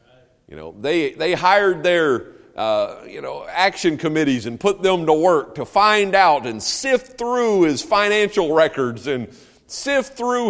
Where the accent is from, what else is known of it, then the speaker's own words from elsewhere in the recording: United States; Now, I'm an American.